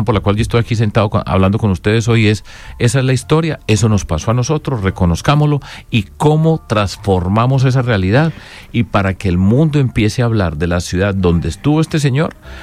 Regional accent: Medellín, Antioquia, Colombia; mirando la parte positiva de mi tierra, pues hemos sido capaces de ir disminuyendo, enfrentando, superando los problemas.

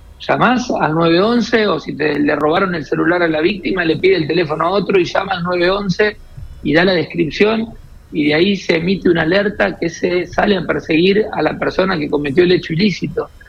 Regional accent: Santa Fe, Argentina; como santafesinos tenemos que manifestarnos y realmente tener claridad que esto afecta mucho al interior productivo

